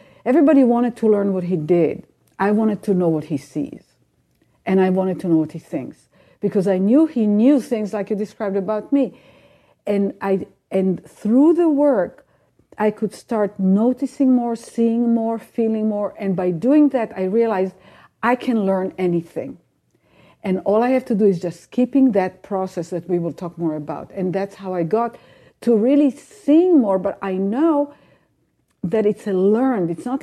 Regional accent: Israel; Lucky for me, I grew up in Israel where it was earlier on

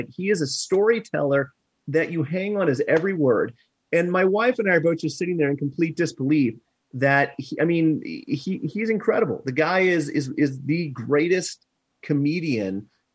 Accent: Kansas City, United States; I mean, I grew up in Kansas City, and a lot of his specials were taboo.

